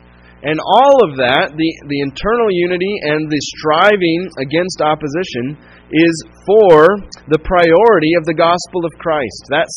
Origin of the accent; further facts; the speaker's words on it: Tucson, Arizona, United States; Growing up in Tucson, and probably similar to here, you would know someone is not a local